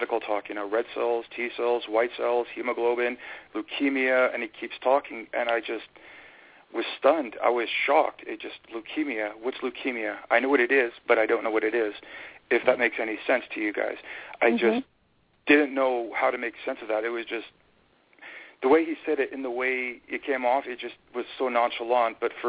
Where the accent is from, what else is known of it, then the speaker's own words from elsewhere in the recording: Fort McMurray, Alberta, Canada; also born or lived in British Columbia; I was born and raised in Fort McMurray, Alberta. I'm Mikisew Cree, First Nation. I grew up in Fort McMurray, like I said. Went to school out in Vancouver Island and basically just kind of lived around British Columbia and Alberta